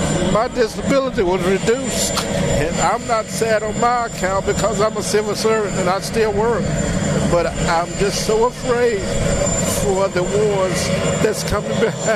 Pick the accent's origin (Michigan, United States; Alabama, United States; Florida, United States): Alabama, United States; Daleville; I'm from Daleville, Alabama, and I'm a veteran and I'm a civil servant